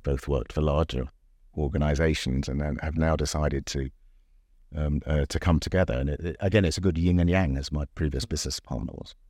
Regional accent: United Kingdom; moved away as an adult; I've always had that great affinity and and pride of being a Brit abroad

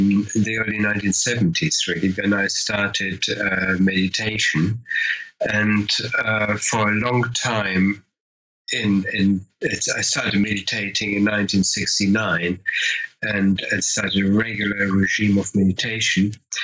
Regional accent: Bielefeld, North Rhine-Westphalia, Germany; English is a second language; catapulted back into my bed in my hometown of Bielefeld

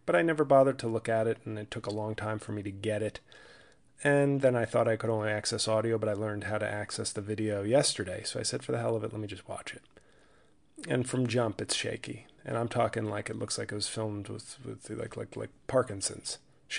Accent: New York, United States; now in New Jersey, United States; And, I live in Jersey. I'm from New York.

